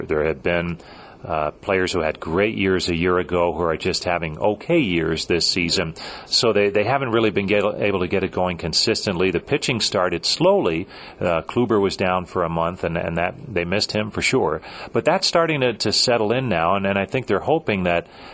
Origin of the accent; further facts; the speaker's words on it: New Jersey, United States; Grew up in New Jersey, so we were fortunate before the days of interleague play.